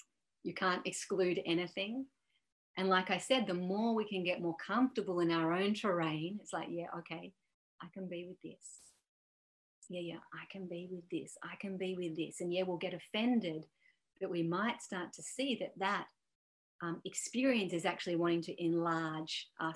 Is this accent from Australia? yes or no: yes; Melbourne, Victoria, Australia; I'm from Melbourne. I'm a woman.